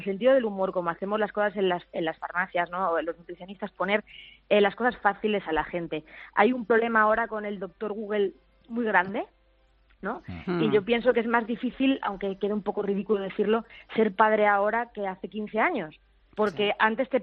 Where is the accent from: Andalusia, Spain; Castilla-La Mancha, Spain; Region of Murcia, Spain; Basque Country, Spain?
Castilla-La Mancha, Spain; Cuenca; yo soy manchega, que yo soy de Cuenca.